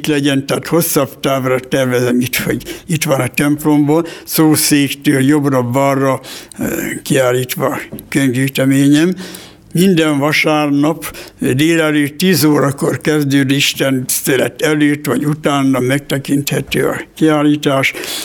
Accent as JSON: {"language": "Hungarian", "town": "Sajóivánka", "region": "Borsod-Abaúj-Zemplén", "country": "Hungary", "tie": "born there", "said": "Első kiállításom volt annak idején Sajó Ivánka szülőfalumban, községháza dísztermébe."}